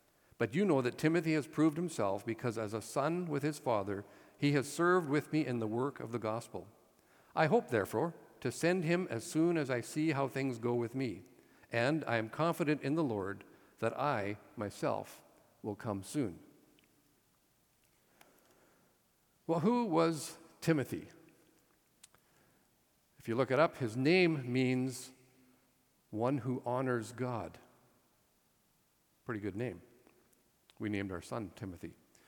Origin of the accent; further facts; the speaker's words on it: Fort St. John, British Columbia, Canada; When I was growing up in Fort St. John